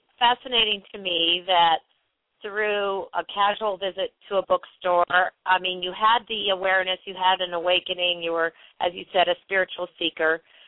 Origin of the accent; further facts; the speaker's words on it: New England, United States; now in Colorado, United States; I mean, I grew up in New England and spent a lot of time in D.C. and sort of lived a very rat race life. And when I moved to Colorado and started exploring the West